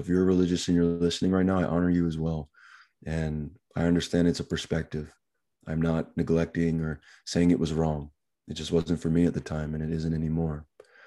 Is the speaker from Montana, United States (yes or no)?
no; Seaford, New York, United States; So I'm from New York, Long Island, New York. I grew up in this little town, Seaford.